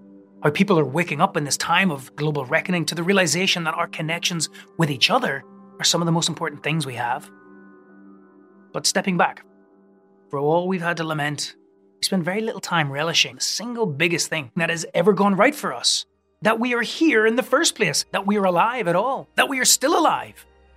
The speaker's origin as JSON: {"language": "English", "region": "Northern Ireland", "country": "United Kingdom", "tie": "born or raised there", "said": "where I was growing up in Northern Ireland"}